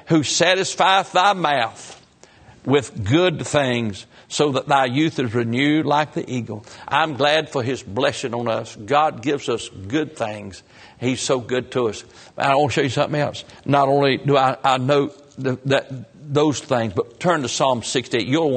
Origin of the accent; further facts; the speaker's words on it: Grand Rapids, United States; I grew up in Grand Rapids, a little cotton mill town. And we lived on the other side of the track.